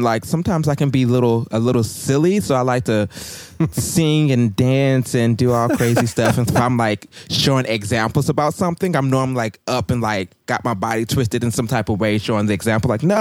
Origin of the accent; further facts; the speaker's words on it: Pine Line, Missouri, United States; also born or lived in St. Louis; And I grew up started in Pine Line, Missouri. I went to Pine Line Elementary.